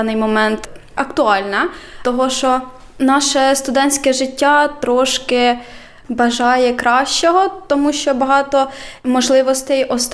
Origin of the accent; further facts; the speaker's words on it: Poltava Oblast, Ukraine; я з Полтавської області сама родом